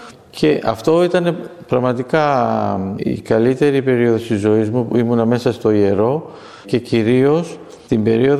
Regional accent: Istanbul, Turkey; moved away; γεννήθηκα στον Άγιο Δημήτριο

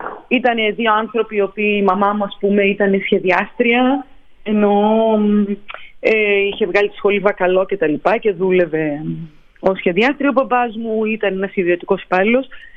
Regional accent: Athens, Attica, Greece; Είμαι Αθηναία, οι γονείς μου γεννήθηκαν και αυτοί στην Αθήνα.

